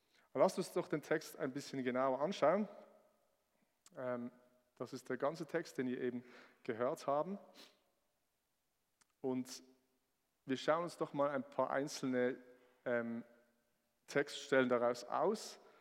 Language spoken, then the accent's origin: German; Switzerland; als Schweizer machen wir das ja auch nicht so. Wir sind nicht so patriotisch.